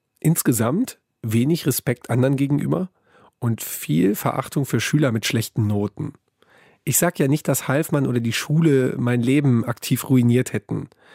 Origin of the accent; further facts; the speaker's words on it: Wesel, North Rhine-Westphalia, Germany; Ich komme aus Wesel, am Niederrhein.